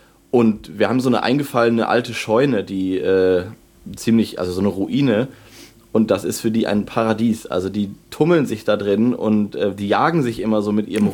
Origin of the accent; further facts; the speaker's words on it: Lower Saxony, Germany; Also ich komme ja auch eigentlich aus Niedersachsen, aus dem Westen.